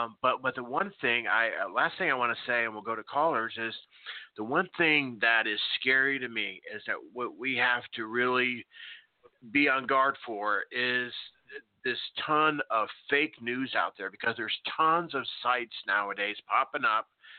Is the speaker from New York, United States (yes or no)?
no; Oklahoma, United States; And he actually did a story about my hometown here in Oklahoma when we got hit by a tornado several years ago